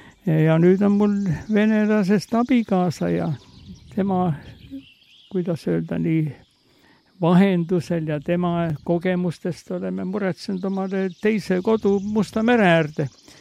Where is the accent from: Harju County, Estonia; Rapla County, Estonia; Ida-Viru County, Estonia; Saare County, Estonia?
Harju County, Estonia; Tallinn; lapsepõlvest olen pärit Piiritalt, mis õieti tuleb rootsikeelses sõnas Birgitta, kus oli Birgitta klooster.